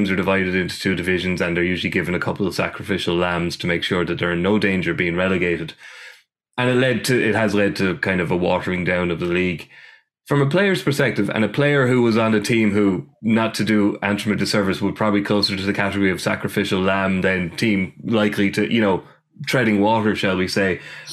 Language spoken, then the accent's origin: English; County Wexford, Ireland; It'll be a draw because I'm from Wexford.